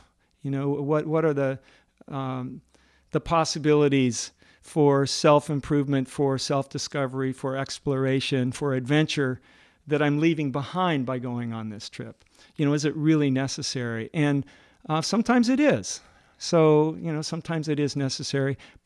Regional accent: Washington, United States; the terrain that I grew up in around Puget Sound

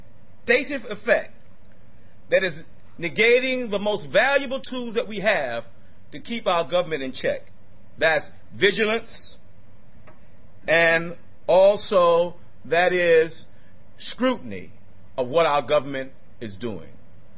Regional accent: the South, United States; I grew up under apartheid in America, in the South. I witnessed our home being firebombed by the Klan in 1955.

